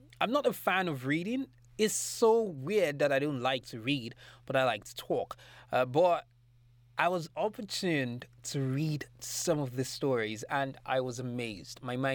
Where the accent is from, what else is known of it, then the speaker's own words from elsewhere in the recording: Lagos, Nigeria; I'm a Nigerian living in Nigeria, living in Lagos.